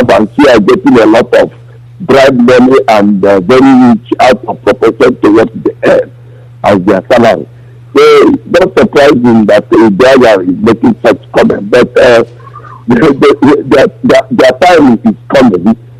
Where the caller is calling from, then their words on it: London, United Kingdom; I'm calling from London.